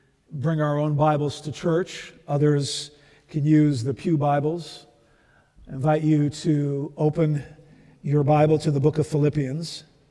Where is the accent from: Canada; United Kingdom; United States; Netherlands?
Netherlands; Growing up in the Netherlands, one of my favorite pastimes was tourist watching.